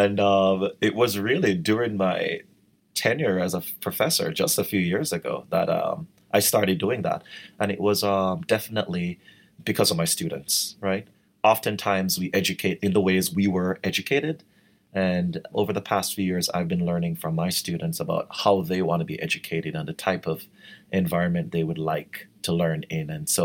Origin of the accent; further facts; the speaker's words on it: Kingston, Jamaica; back in Jamaica, where I grew up in Kingston.